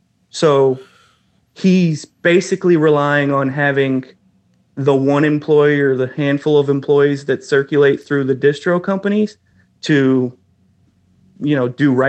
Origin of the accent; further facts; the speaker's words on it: Dallas, Texas, United States; also born or lived in Irving; now in Richardson, United States; I was born in Irving, Texas, which is a little suburb outside of Dallas. It's where the DFW airport is. Then I grew up pretty much everywhere around Dallas. I currently reside in Richardson, Texas, which is probably the closest suburb to Dallas